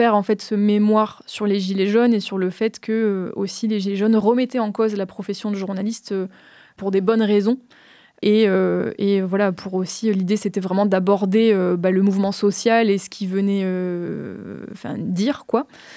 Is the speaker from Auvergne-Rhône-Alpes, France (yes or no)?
yes; Auvergne-Rhône-Alpes, France; en 2021, de revenir en Drôme, parce que moi, je suis originaire de Drôme provençale, et de m'installer dans le Crétois.